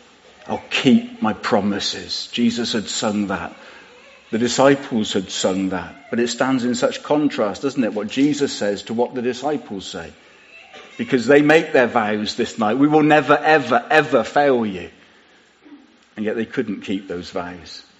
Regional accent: Bradford-on-Avon, South West England, United Kingdom; any of the multitudes of young people that I grew up with in Bradford-on-Avon all those years ago

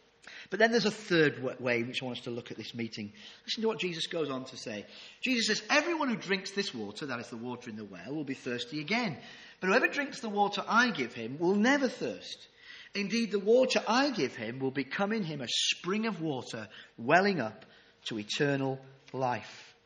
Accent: Yorkshire and the Humber, United Kingdom; I am a Yorkshireman, do watch my pennies

